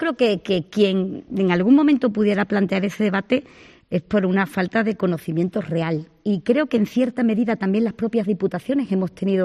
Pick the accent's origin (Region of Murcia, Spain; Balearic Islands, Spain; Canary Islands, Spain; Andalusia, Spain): Andalusia, Spain; Algo habrá que decir de mi tierra. Bueno, pero yo creo que afortunadamente la provincia de Cádiz es un casi paraíso